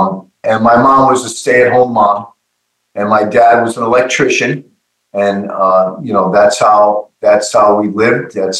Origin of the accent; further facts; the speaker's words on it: New London, Connecticut, United States; But I grew up in New London, Connecticut, which was deemed the submarine capital of the world.